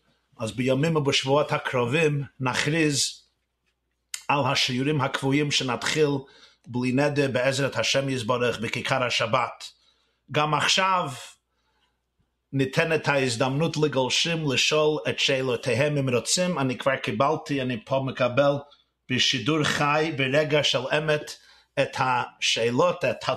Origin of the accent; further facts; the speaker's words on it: Brooklyn, New York, United States; גדלתי בברוקלין, ניו יורק, בקרון הייטס, בדלת עמותיו של הרבי מלובביץ'